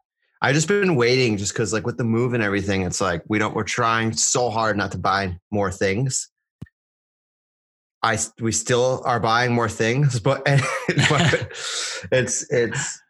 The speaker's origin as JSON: {"language": "English", "region": "Massachusetts", "country": "United States", "said": "And like, I'm from Western Mass and there's really not there. I have to travel to New York."}